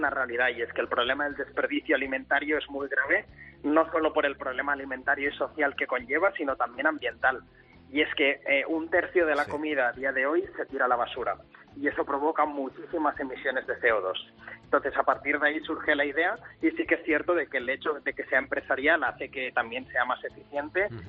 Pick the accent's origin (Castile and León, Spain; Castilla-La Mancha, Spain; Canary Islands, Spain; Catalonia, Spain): Catalonia, Spain; Barcelona; Yo de Barcelona.